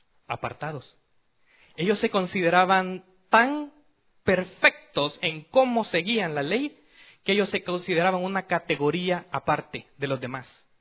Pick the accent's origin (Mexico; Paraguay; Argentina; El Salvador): El Salvador; San Salvador; Como por ejemplo en mi país, San Salvador es la capital. Y cuando pensamos en San Salvador, ok, yo soy de San Salvador.